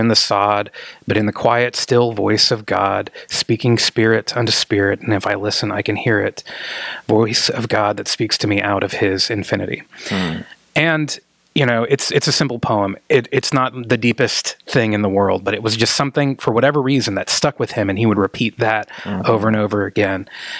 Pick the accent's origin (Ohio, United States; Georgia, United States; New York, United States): Georgia, United States; I'm originally from Georgia.